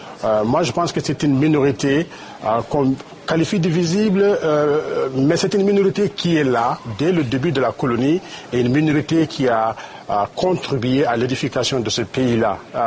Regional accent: Ontario, Canada; Donc vous avez bien précisé que je viens de l'Ontario, où il y a une bonne communauté francophone très dynamique, très diverse.

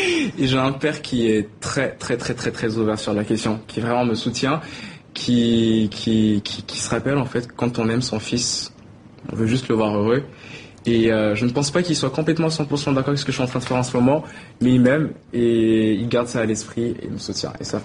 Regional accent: Burundi; je suis né au Burundi, j'ai grandi au Burundi

